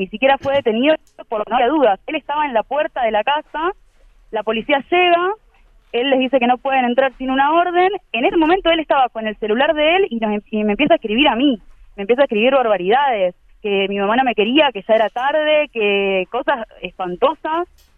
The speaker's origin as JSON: {"language": "Spanish", "town": "Rosario", "region": "Santa Fe", "country": "Argentina", "lives_now": "Córdoba, Argentina", "said": "Porque imagínate que nosotros somos de Rosario, no tenemos ni idea de cómo se maneja la policía acá"}